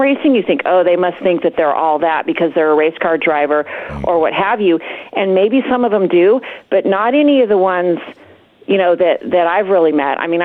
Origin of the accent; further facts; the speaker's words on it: Santa Maria, California, United States; I grew up near Santa Maria Speedway, where, you know, I had friends in high school.